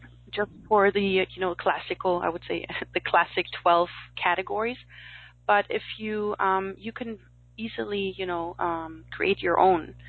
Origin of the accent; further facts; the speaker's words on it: Germany; I'm from Germany